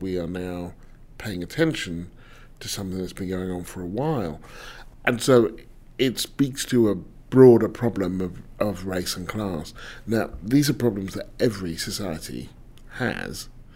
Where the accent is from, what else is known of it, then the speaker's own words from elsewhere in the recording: United Kingdom; I wouldn't even know what they are because I'm British.